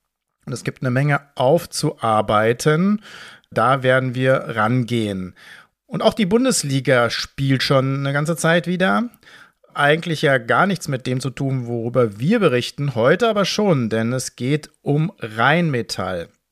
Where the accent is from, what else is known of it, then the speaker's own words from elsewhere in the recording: Dortmund, North Rhine-Westphalia, Germany; das muss ich natürlich als Dortmunder sagen